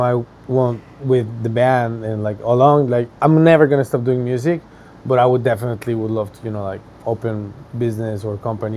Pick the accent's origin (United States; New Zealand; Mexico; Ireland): Mexico; I'm from Mexico.